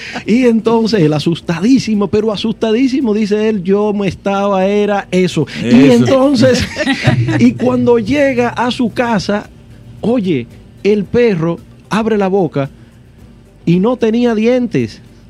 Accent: Dominican Republic; la frase que nosotros como buenos dominicanos siempre decimos

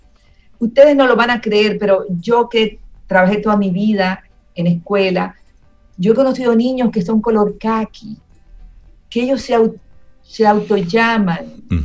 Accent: Dominican Republic; Un tema que no se quiere tocar mucho y que negamos como dominicanos.

